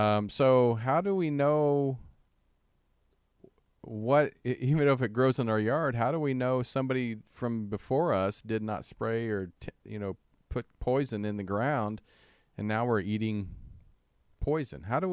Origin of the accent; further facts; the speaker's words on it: Kansas, United States; Because like I said, growing up in Kansas, you know, real small country town, you know, we had dandelions everywhere